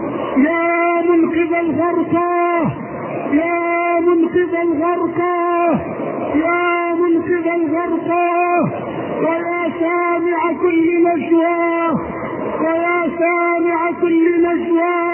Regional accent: Egypt; اللهم اجعل بلدنا مصر راحة للأمن والأمان

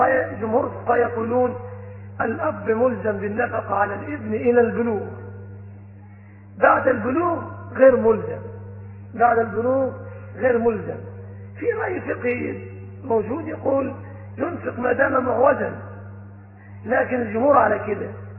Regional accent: Egypt; عندنا في مصر

